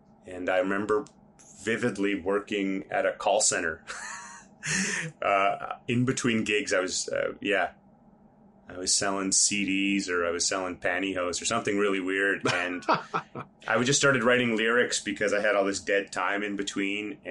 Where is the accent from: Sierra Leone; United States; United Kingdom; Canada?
Canada; Winnipeg, Manitoba; now in Montreal, Canada; I grew up in Winnipeg.